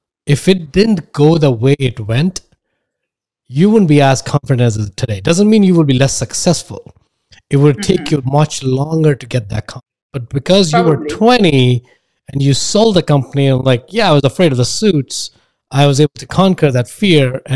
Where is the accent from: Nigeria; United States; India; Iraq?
India; At least growing up in India, I didn't have to do that because everybody understood me because I grew up in that culture.